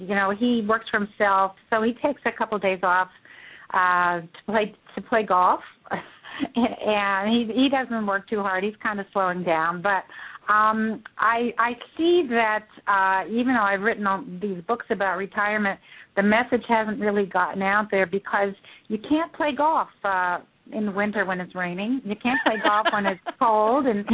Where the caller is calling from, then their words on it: Berkeley, California, United States; Actually, I live in San Francisco, but I'm calling from Berkeley